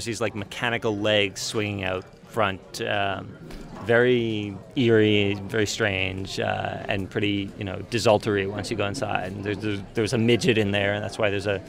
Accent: Maryland, United States; There's a Roy Rogers about 5 minutes from the house where I grew up in Maryland.

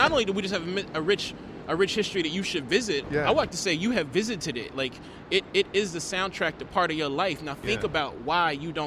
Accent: Mississippi, United States; when I tell people I'm from Mississippi, nobody ever says, oh my God, you know, like the home of blues

